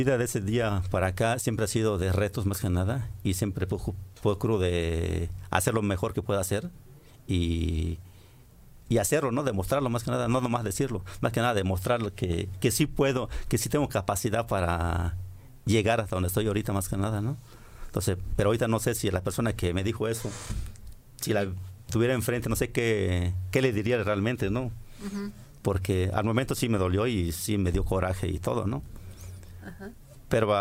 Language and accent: Spanish; Cacahuatepec, Oaxaca, Mexico; Bueno, yo soy de estado de Oaxaca.